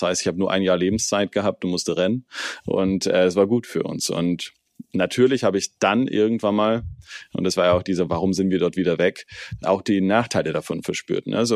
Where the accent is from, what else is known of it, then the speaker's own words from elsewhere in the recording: Rottweil, Baden-Württemberg, Germany; also born or lived in San Francisco; am liebsten natürlich in Rottweil, da wo ich herkomme